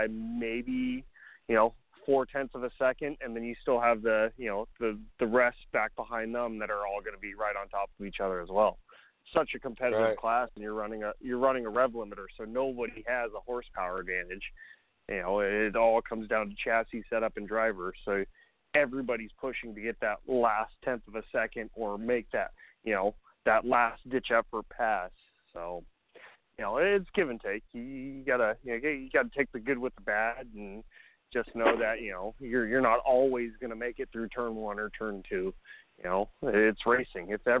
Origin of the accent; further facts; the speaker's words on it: Roseville, California, United States; now in Washington, United States; No, I'm originally from the Roseville area.